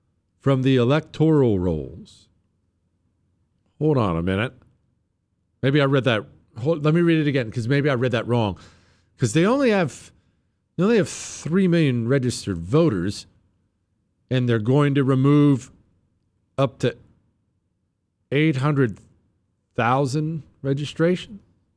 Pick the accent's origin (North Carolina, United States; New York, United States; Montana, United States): Montana, United States; First, I grew up in Montana, and I love Montana.